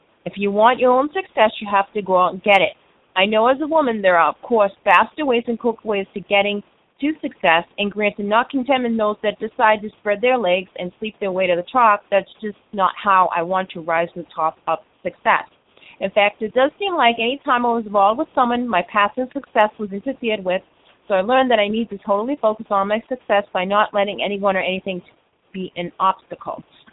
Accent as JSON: {"language": "English", "town": "Boston", "region": "Massachusetts", "country": "United States", "said": "Yep, I'm a Bostonian up here in Maine."}